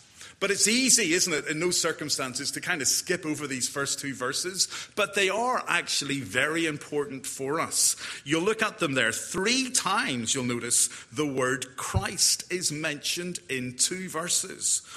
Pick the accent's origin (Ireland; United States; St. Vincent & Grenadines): Ireland; I'm not from round here, and I come from Ireland.